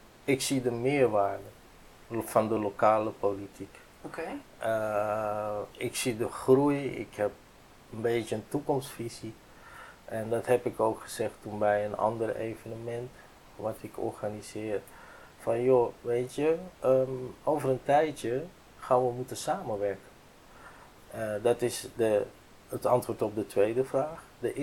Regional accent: Hoorn, North Holland, Netherlands; now in Kudelstaart, Netherlands; Ik woon in Kudelstaart nu zo'n 6 jaar. Voorheen uit Horen. Daar kom ik vandaan. En ik ben gewoon Nederlander.

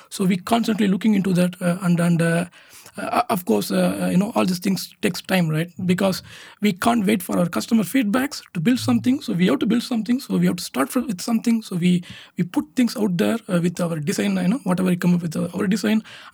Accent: Chennai, Tamil Nadu, India; English is a second language; moved away as an adult; now in Netherlands; So I'm also from Chennai, I came to Netherlands in 2011

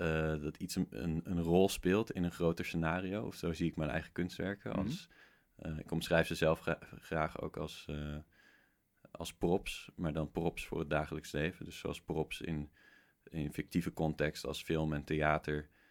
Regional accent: Netherlands; om daar sowieso als Nederlander naartoe

